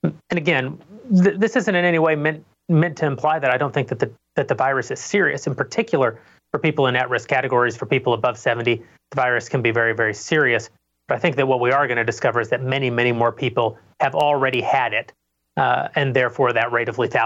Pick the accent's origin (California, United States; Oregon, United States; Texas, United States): Texas, United States; Slaton; authority could never figure out exactly how much toilet paper to put into Slayton, Texas grocery store, my hometown.